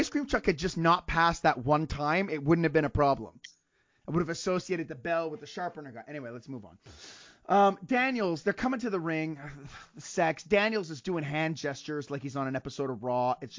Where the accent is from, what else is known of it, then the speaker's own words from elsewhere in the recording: Saint-Bruno-de-Montarville, Quebec, Canada; No, I grew up in Saint-Bruno-de-Montarville.